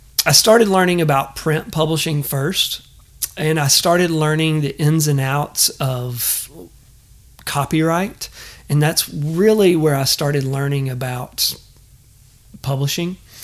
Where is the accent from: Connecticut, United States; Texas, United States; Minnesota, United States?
Texas, United States; But also as a kid growing up in East Texas, you know, I wasn't the biggest guy and I wasn't a football player